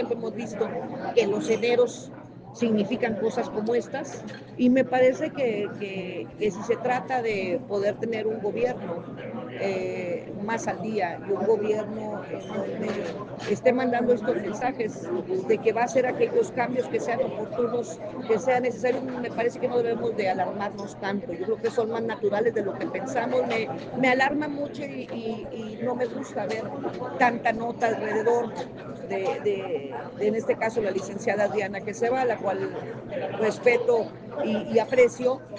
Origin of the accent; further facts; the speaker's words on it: Mexico; las promesas que tenemos como mexicanos de parte de este gobierno